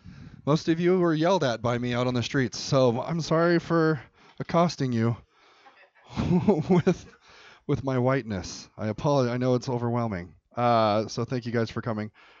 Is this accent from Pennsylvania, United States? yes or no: no; Sacramento, California, United States; I'm from Sacramento, so I feel it's worse.